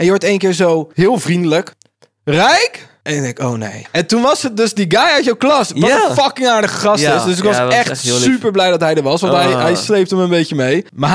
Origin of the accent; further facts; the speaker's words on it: Vlaardingen, South Holland, Netherlands; Maar iedereen sloeg me altijd in Vlaardingen, waar ik vandaan kwam.